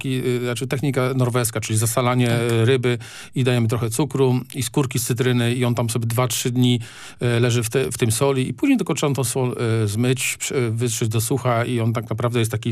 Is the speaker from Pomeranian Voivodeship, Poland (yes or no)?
yes; Pomeranian Voivodeship, Poland; no jestem z krwi i kości Kaszubem